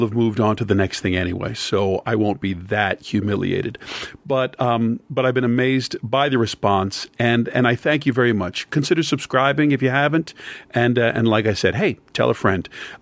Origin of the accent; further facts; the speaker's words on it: Philadelphia, Pennsylvania, United States; I grew up in Philadelphia, and I'm a city kid. Yeah, it's an hour and a half from New York. You know, I grew up in the city